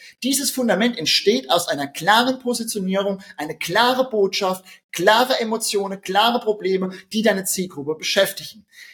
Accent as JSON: {"language": "German", "region": "Rhineland-Palatinate", "country": "Germany", "accent": "Palatine"}